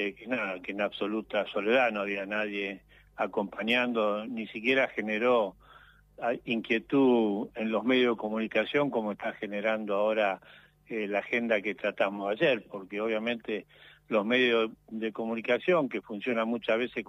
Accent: San Martín de los Andes, Neuquén, Argentina; obviamente soy de Neuquén, de la gente de Neuquén, de la gente de mi localidad, San Martín de los Andes

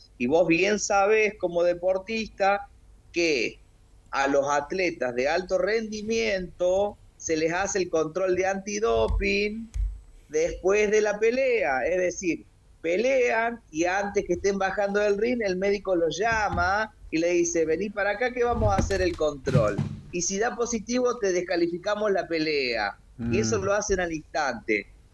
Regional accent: Córdoba, Argentina; born there; Mira, yo nací en Córdoba capital.

